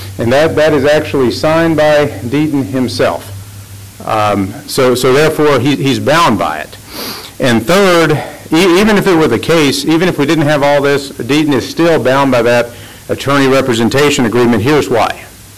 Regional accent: Abilene, Texas, United States; I represent Margaret Marino, the appellee in this matter. I'm from Abilene.

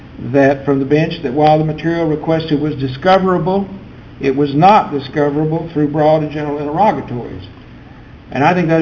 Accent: Huntsville, Texas, United States; I'm from Huntsville, Texas.

